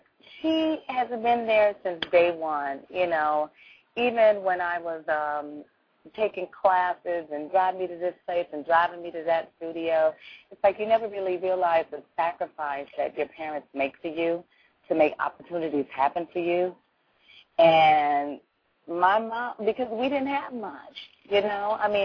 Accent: Los Angeles, California, United States; I'm from South Central, you know

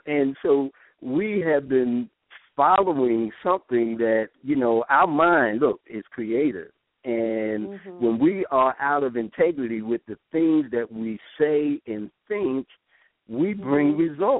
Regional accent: Philadelphia, Pennsylvania, United States; I did radio before in Philadelphia, and that's where I started out in my hometown doing radio there.

